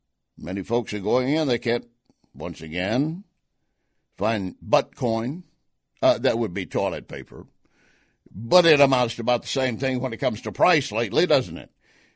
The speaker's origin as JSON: {"language": "English", "region": "Texas", "country": "United States", "tie": "born or raised there", "said": "I grew up in West Texas oil country. My dad was in the oil business, made us a great living."}